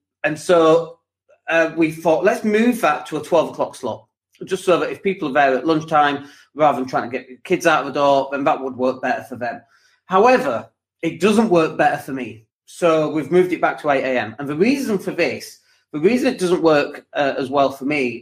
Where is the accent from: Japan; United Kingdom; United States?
United Kingdom; Maybe it's because we're British.